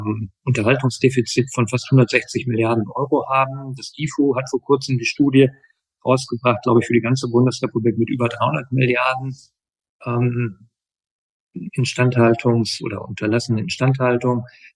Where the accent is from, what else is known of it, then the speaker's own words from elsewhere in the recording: Herten, North Rhine-Westphalia, Germany; in meiner Heimatstadt Herten, 65.000 Einwohner mitten im Ruhrgebiet